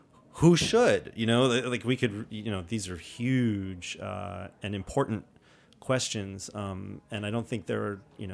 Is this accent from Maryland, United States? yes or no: no; New York City, New York, United States; growing up in New York City, where it's obviously a global city and there are restaurants of all kinds